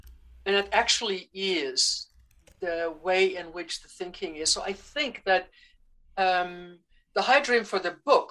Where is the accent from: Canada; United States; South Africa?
South Africa; I'm a gypsy. I spent 2 years on the Amazon. I come from South Africa. I've lived in 5 different countries